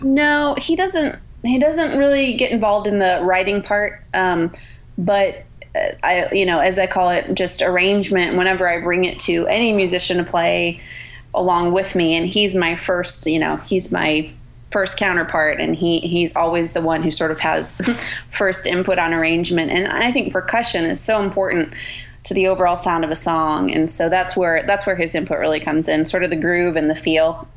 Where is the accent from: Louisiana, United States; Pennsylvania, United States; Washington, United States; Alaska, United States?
Washington, United States; and then I moved back to the Northwest, which is my home state. It's where I'm from, Washington.